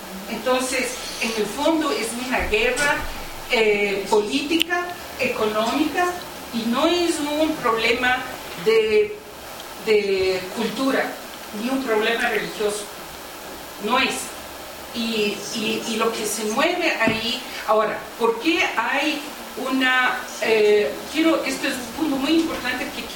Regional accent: Quito, Pichincha, Ecuador; born there; mi madre ecuatoriana, católica, nací aquí en Quito y soy casada con el imán de nuestra mezquita, ecuatoriano.

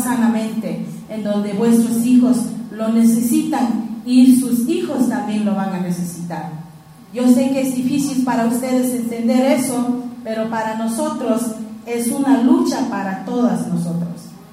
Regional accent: Ecuador; Todos somos ecuatorianos y sabemos de lo que está pasando.

